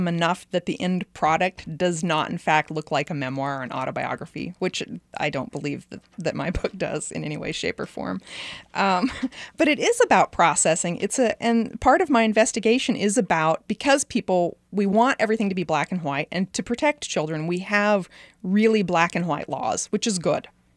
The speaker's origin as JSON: {"language": "English", "town": "Hugoton", "region": "Kansas", "country": "United States", "tie": "born or raised there", "said": "I grew up in Hugoton, but I spent summers in South Dakota, which was where his ranch was."}